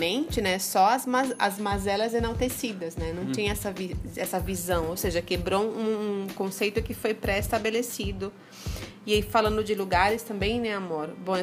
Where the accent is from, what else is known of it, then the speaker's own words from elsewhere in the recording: Natal, Rio Grande do Norte, Brazil; Eu sou de Natal, sou natural de Natal, nordeste do Brasil.